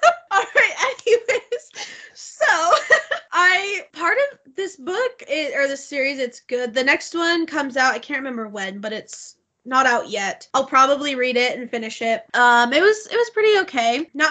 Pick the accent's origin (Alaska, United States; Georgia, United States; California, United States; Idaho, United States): Idaho, United States; also born or lived in Utah; I live in Idaho, and I've spent, most of my life in Idaho, let's be completely honest. I spent more time here than I have in Utah, so I just think of Idaho as where I'm from.